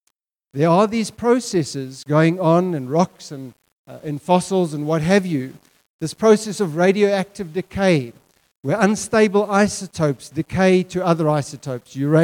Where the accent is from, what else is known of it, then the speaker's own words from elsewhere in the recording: Cape Town, Western Cape, South Africa; I come from Cape Town.